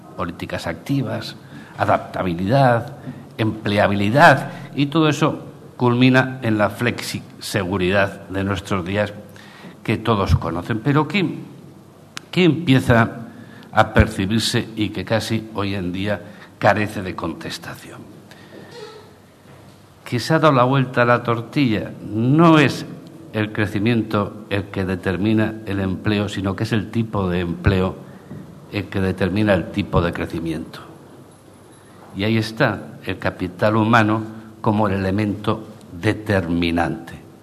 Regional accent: Asturias, Spain; Y me permite venir a Gijón, que en realidad mi tierra es esta, que es Asturias

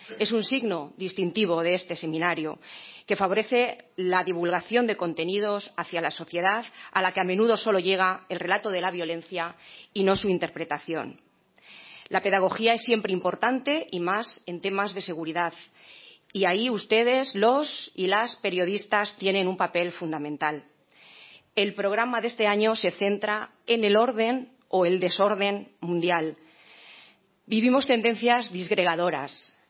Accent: Guadalajara, Castilla-La Mancha, Spain; Yo soy de Guadalajara, donde precisamente se ha celebrado hace 2 sábados el Día de las Fuerzas Armadas.

